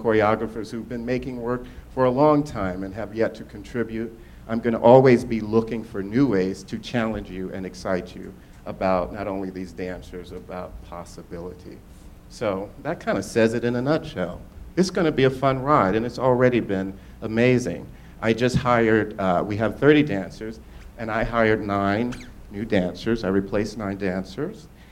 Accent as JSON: {"language": "English", "town": "Miami", "region": "Florida", "country": "United States", "tie": "born or raised there", "said": "Growing up in Liberty City, Miami, there wasn't much for money, but I never noticed because we were surrounded by music and song and poetry."}